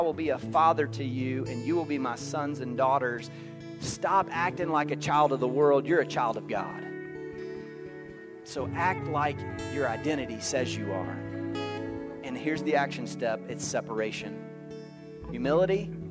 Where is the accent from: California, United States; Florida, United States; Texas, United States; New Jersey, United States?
Texas, United States; I mean, I grew up in Southeast Texas